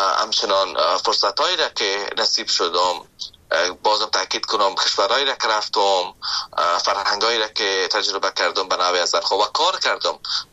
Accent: Afghanistan; now in Canada

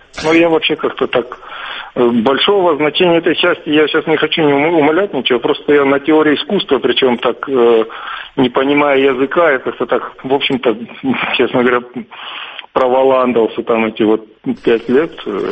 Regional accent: Sukhumi, Abkhazia, Georgia; вот я родился и вырос в Сухуми, я очень дорожу всеми этими маленькими домиками.

